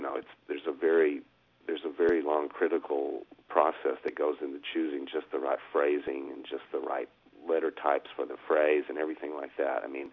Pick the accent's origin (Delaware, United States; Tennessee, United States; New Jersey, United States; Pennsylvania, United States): Tennessee, United States; Chattanooga; I came to Murfreesboro from Chattanooga